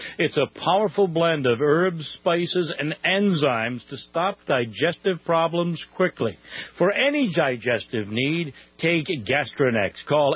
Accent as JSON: {"language": "English", "region": "New England", "country": "United States", "said": "You know, we live in New England. I come from New England where it's warm about 1 month a year."}